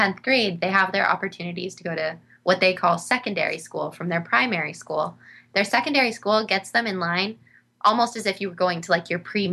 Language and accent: English; United States; Honestly, as an American, they really look up to you.